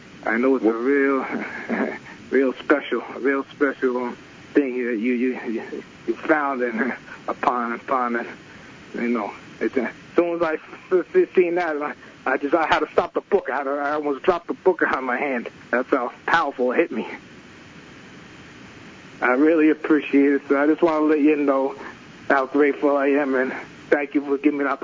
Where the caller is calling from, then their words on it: New Jersey, United States; Okay, I'm calling from New Jersey.